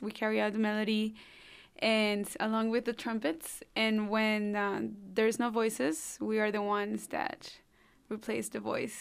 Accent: Cali, Valle del Cauca, Colombia; I am from Cali, Colombia.

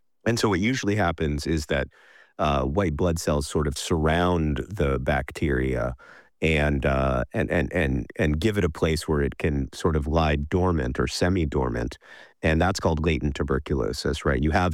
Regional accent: Indiana, United States; from Kansas to my home state of Indiana.

